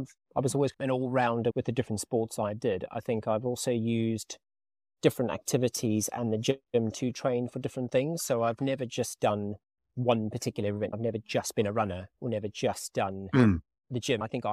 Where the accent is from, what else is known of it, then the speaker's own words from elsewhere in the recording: South Africa; Look, for those who don't know, I grew up in South Africa. I had the benefit of running, swimming, playing sport every day of the week. I had the benefit of good weather.